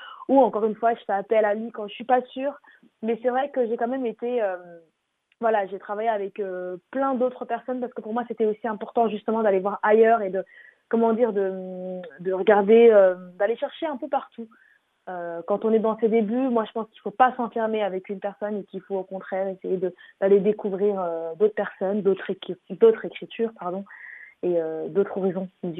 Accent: Flanders, Belgium; Et j'ai grandi en Belgique, j'ai grandi en Flandre, donc c'est sûr qu'une grande partie de mon enfance, de tout ce que j'ai vécu, est rattachée à la Belgique.

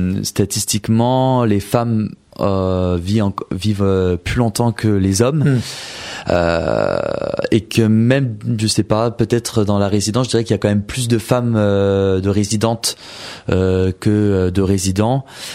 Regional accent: Soisy-sous-Montmorency, Île-de-France, France; born there; now in Deuil-la-Barre, France; Je suis né à Soisy sous Montmorency.

